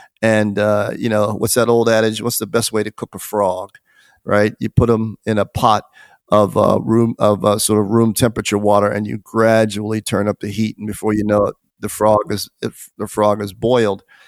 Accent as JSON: {"language": "English", "country": "United States", "said": "I'm an American citizen, formerly wore the uniform of the country, very proud of that."}